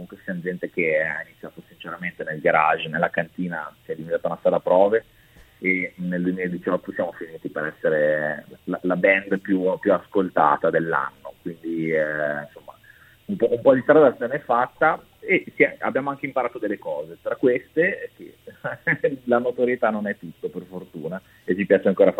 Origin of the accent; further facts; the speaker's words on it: northern Italy, Italy; now in Rome, Italy; Sono un polentone che vive felicemente a Roma, la città più bistrattata d'Italia.